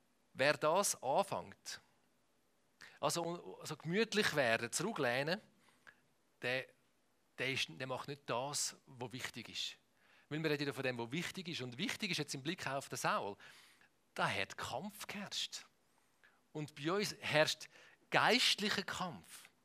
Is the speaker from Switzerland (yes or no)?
yes; Switzerland; Und wir sind ja richtige Schweizer, leben in der Schweiz.